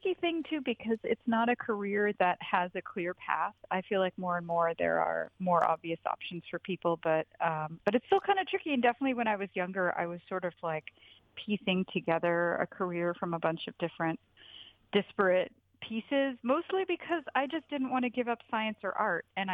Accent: Ottawa, Ontario, Canada; She grew up in Ottawa, which is also mostly where I grew up. And Ottawa is the capital of Canada, so it's it's no slouch in terms of cities, but it's not the biggest city. So there's a lot of kind of woods and nature around.

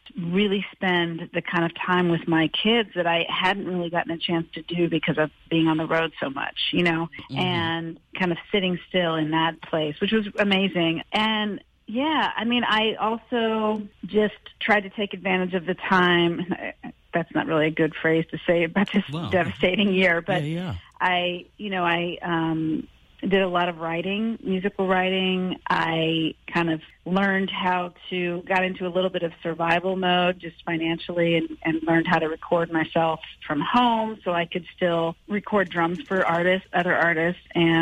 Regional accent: Silver Spring, Maryland, United States; also born or lived in Texas; now in New York, United States; Yeah, I was born in Texas, and then kind of my family made our way up to D.C. area, just outside D.C. in Silver Spring, Maryland, and that's where I grew up.

